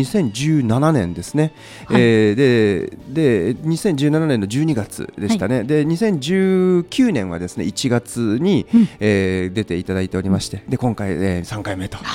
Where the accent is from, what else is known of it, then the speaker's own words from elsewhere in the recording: Tottori, Japan; 私、今日ふるさとのですね、鳥取県鳥取市にございます。